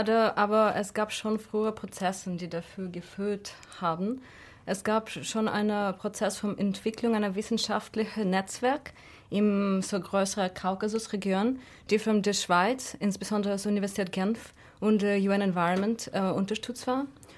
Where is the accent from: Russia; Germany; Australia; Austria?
Russia; North Caucasus; moved away; ich komme eigentlich aus dem Nordkaukasus, wohne schon seit langem nicht mehr da.